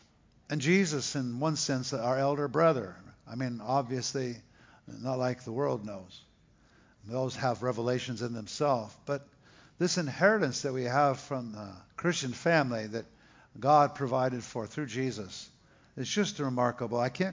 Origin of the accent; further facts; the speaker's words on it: Texas, United States; So I'm from Texas, originally our family, but man, I realize why I'm not there in the summer as much as I would like to.